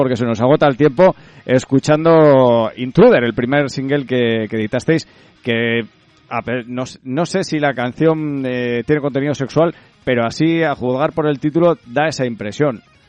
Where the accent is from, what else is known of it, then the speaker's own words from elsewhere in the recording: Lerín, Navarre, Spain; justo esa semana son también fiestas de mi pueblo y yo creo que parte grande de la población mundial estará mirando a Lerín en Navarra